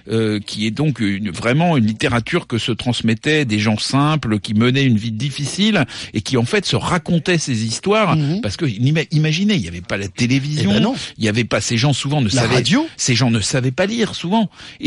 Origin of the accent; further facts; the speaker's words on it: Brittany, France; accent: Breton; pardonnez-moi encore pour mon accent breton.